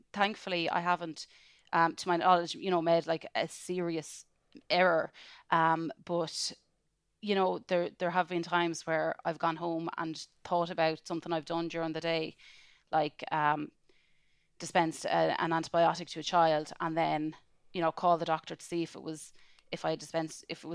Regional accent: Kilkenny, Leinster, Ireland; now in Dublin, Ireland; I'm from Kilkenny and I'm working in community pharmacy. I did pharmacy in Trinity and Katrina, you were one of my lecturers there and loved it. And I've been working in Dublin ever since. So I'm living in Dublin as long really as I've been living in Kilkenny.

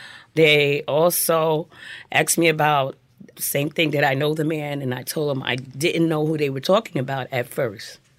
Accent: Jersey City, New Jersey, United States; also born or lived in North Carolina; now in New York, United States; I grew up in Jersey City and North Carolina, and then I moved to New York in 79, and I started working.

